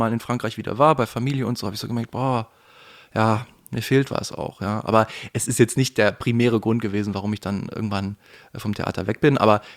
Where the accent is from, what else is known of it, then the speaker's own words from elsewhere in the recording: Ludwigshafen, Rhineland-Palatinate, Germany; also born or lived in Leipzig; Also ich komme ja aus dem Südwesten, Ludwigshafen am Rhein. Da ist man ja noch näher an der französischen Grenze